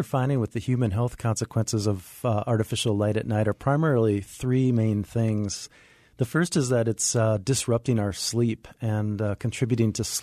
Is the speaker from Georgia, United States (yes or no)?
no; Minnesota, United States; And then you combine that with growing up in Minnesota, we had a cabin in the northern part of the state.